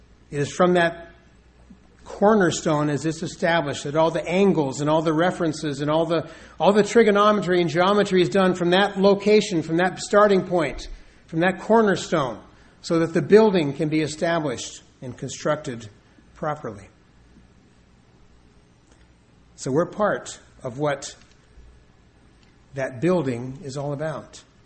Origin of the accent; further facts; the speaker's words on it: West Coast, United States; We're all from someplace else. I grew up out in the West Coast, and I've lived in several different cities, my wife and I, different cities and communities along the way.